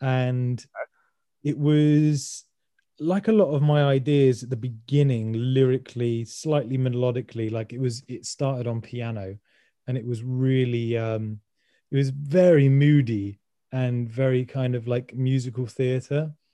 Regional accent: United Kingdom; But maybe that's because I'm British

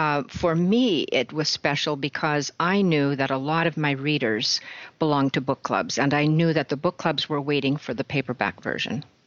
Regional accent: Saskatchewan, Canada; I'm Canadian. I'm from Saskatchewan originally.

